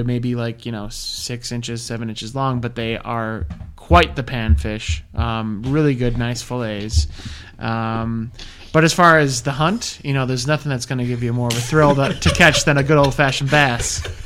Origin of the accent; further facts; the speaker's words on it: Minnesota, United States; Now, as a Minnesotan... I have several answers.